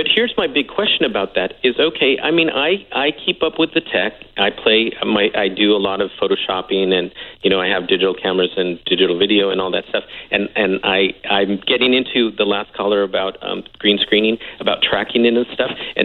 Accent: Hawaii, United States; And I was very fortunate because, number one, I'm from Hawaii.

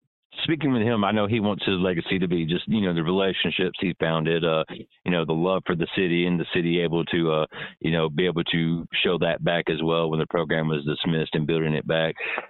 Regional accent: Ohio, United States; And then possibly Jesse Owens, because he's from my home state.

